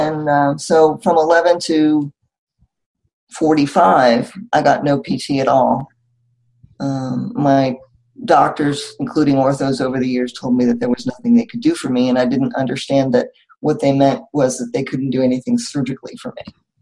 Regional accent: Philadelphia, Pennsylvania, United States; I'm 53. I'm from Philadelphia, more or less, and I have spastic cerebral palsy.

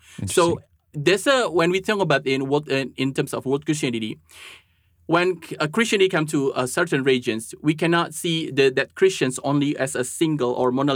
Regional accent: Indonesia; English is a second language; I will use an example from Indonesia, my home country.

